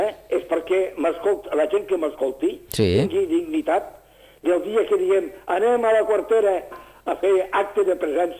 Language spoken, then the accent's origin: Catalan; Catalonia, Spain; tots els catalans, a demostrar que som catalans de veritat